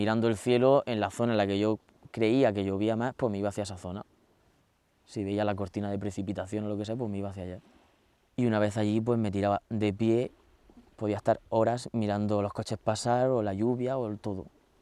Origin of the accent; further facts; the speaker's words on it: Region of Murcia, Spain; tengo 31 años, soy español de Murcia